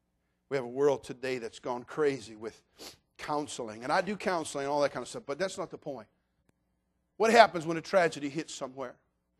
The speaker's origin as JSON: {"language": "English", "region": "California", "country": "United States", "tie": "born or raised there", "said": "Ladies and gentlemen, you're looking at a hippie, product of the state of California, born and raised in California, trained in 13 years of public school"}